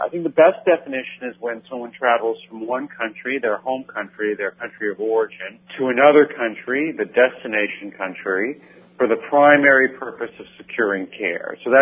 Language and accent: English; Canada; now in United States; I'm a Canadian by origin, although I've been living here for a long time in the States.